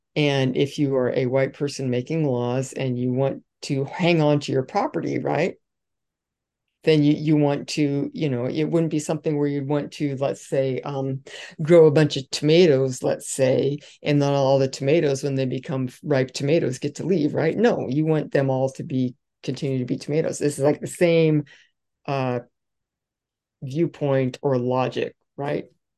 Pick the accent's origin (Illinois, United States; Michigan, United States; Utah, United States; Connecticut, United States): Utah, United States; I grew up in Cache Valley in Eden Township.